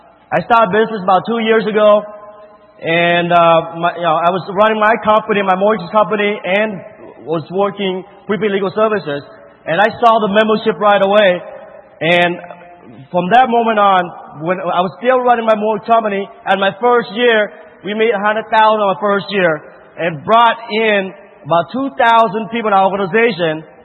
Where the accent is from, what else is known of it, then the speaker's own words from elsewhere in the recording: Laos; because I came from Laos to this country.